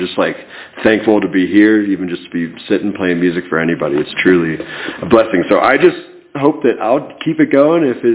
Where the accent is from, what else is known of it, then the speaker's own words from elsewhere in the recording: Boulder, Colorado, United States; I think big part of it is growing up in Boulder. I was a huge hippie my whole life growing up.